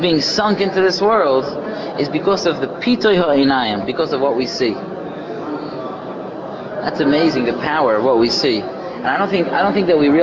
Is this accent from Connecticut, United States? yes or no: yes; Waterbury, Connecticut, United States; I'm from Waterbury. I don't ever see restaurants.